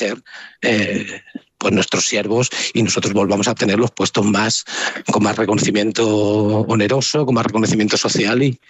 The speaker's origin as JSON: {"language": "Spanish", "town": "Salamanca", "region": "Castile and León", "country": "Spain", "lives_now": "Madrid, Spain", "said": "Yo soy de provincia, soy de Salamanca, lo digo con mucho cariño, y yo en Salamanca me he movido en bicicleta durante toda mi vida"}